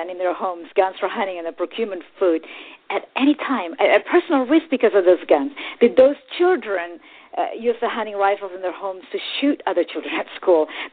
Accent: Texas, United States; I grew up in Texas since I was a little kid.

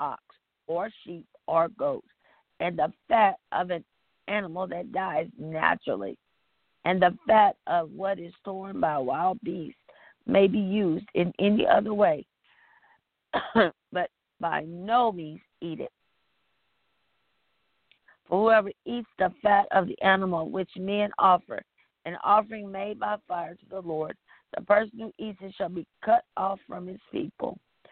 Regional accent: the South, United States; I grew up in the South, and I would love it.

